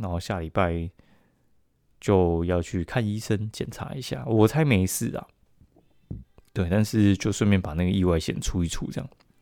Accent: central and southern Taiwan, Taiwan; now in Taipei, Taiwan; 因为我是中南部那边上来的嘛，所以我就觉得说，嗯，好像中南部其实也不错啊。

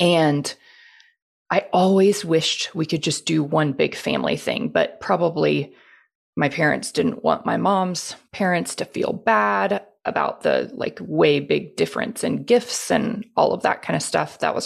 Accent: Houston, Texas, United States; So I was born and raised in Houston, and my family

